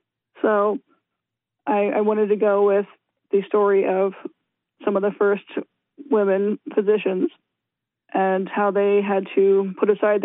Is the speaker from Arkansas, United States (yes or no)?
no; Virginia, United States; I grew up in the Shenandoah Valley in Virginia.